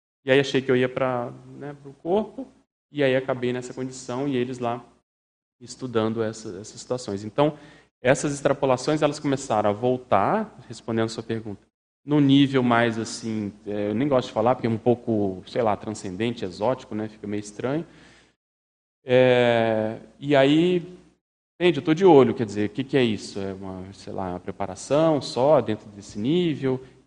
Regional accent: Brasília, Federal District, Brazil; eu sou de Brasília, mas ia muito para o Rio

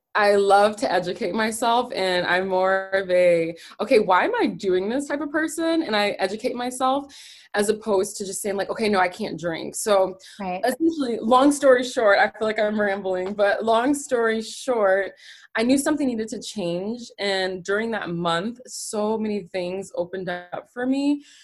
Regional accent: Houston, Texas, United States; moved away as an adult; now in San Diego, United States; I live in San Diego, California. I am originally from Houston. I found my way to California about 3 years ago

